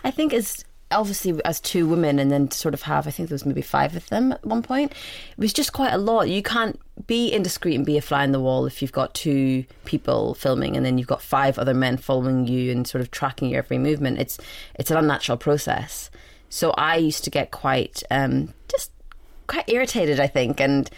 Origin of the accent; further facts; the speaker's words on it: Northern Ireland, United Kingdom; also born or lived in Scotland; now in London, United Kingdom; growing up in Northern Ireland and then moving to Scotland and then moving to London. I always sort of was trying to work out where I was from. And I'm Sudanese, my parents are Sudanese